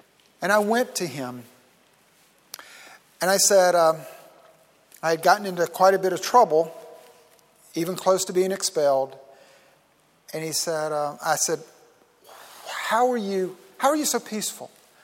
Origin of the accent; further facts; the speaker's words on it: South Carolina, United States; Growing up in South Carolina, I wanted, when it came time to go to college, I wanted to go as far away geographically from my home as I possibly could.